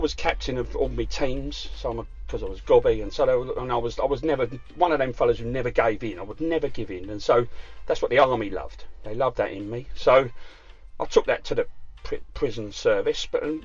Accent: United Kingdom; We're British, and that is our way.

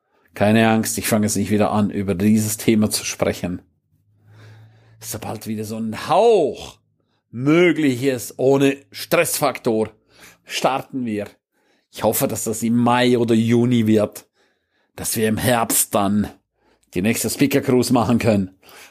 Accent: Switzerland; Blödsinn, ich bin kein Talent. Ich bin Schweizer.

